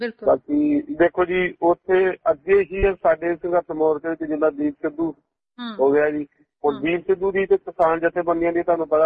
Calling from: Sydney, New South Wales, Australia; ਜੀ ਮੈਂ ਸਿੰਨੀ ਤੋਂ

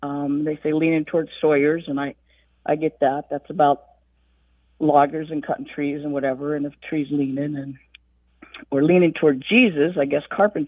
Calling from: South Carolina, United States; I'm calling from South Carolina.

